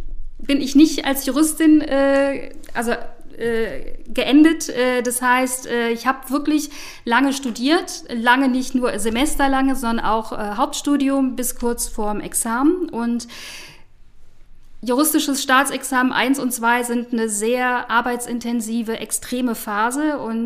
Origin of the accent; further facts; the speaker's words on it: Mönchengladbach, North Rhine-Westphalia, Germany; Genau, ich bin in Mönchengladbach aufgewachsen.